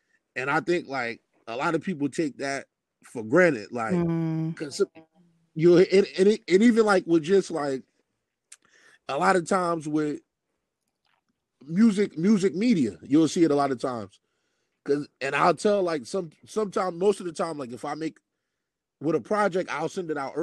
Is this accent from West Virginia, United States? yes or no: no; New Jersey, United States; again, I'm from Jersey. I'm from the East Coast. So I would be up here, but a lot of times in the summers, I would go down south to South Carolina.